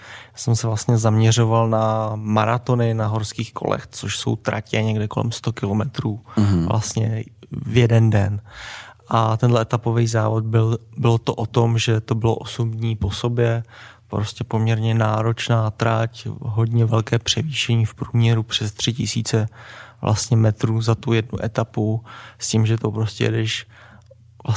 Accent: Rakovník, Central Bohemian Region, Czechia; Tak já pocházím z Rakovníka

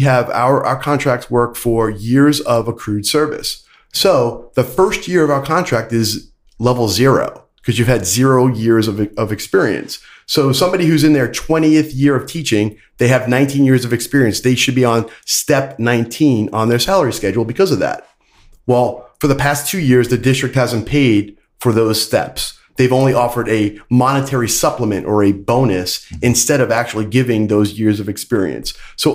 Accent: Brooklyn, New York, United States; knowing, you know, the value of unions growing up in Brooklyn, I joined the union.

